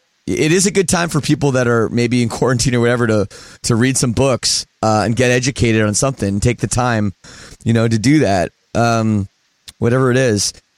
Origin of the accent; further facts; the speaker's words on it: Canada; I'm in the U.S. right now. I'm Canadian, but my band's on tour right now.